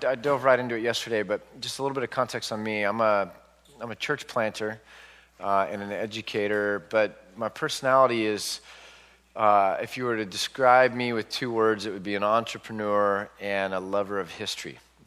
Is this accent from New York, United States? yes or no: no; Milpitas, California, United States; So I'm a first-generation American. I grew up in Milpitas, which is just past San Jose, when I was a kid. So from 6 to 10 years old, I was in Milpitas.